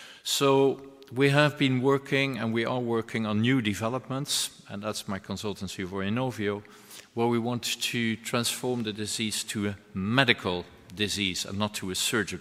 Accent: Amsterdam, North Holland, Netherlands; I'm from Amsterdam, and actually I was in Amsterdam until less than half a year ago.

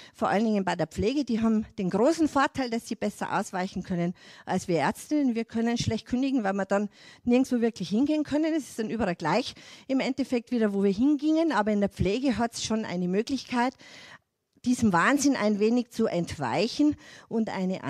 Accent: Tyrol, Austria; wir als Tiroler haben diesen Lockdown eigentlich nicht als Panikmache empfunden

